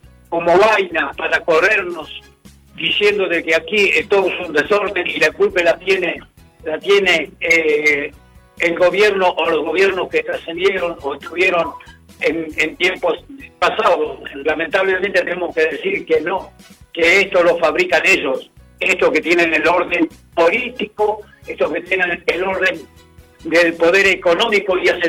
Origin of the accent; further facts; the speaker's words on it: Argentina; que cambiemos de rumbo, que somos argentinos y también luchamos por nuestra sob